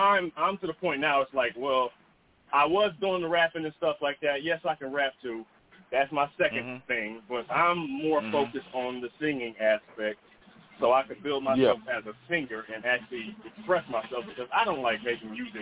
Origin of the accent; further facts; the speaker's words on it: Wichita, Kansas, United States; Like, I'm from Wichita, Kansas, where everybody says, oh, let's support Wichita, Kansas, and support Wichita, Kansas businesses